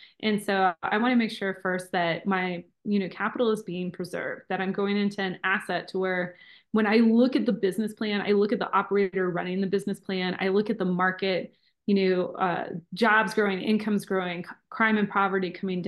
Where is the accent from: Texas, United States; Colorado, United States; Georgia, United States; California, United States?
Colorado, United States; I'll also invest in my home state, Colorado.